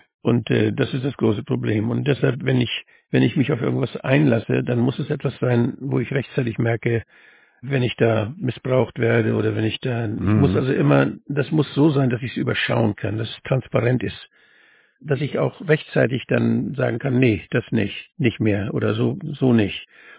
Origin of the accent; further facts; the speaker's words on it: Northern Germany, Germany; da nicht für, sagt man bei uns in Nord.